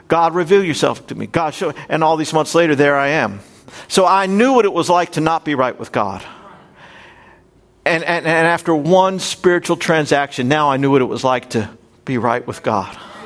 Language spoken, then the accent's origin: English; Florida, United States; My brother and I, we grew up in South Florida, and we had a swimming pool at our house.